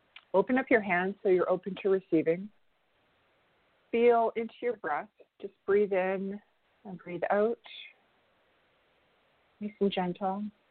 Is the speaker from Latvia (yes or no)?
no; Sault Ste. Marie, Ontario, Canada; I mentioned that I'm from Sault Ste. Marie. Sault Ste. Marie is in the Robinson-Huron Treaty territory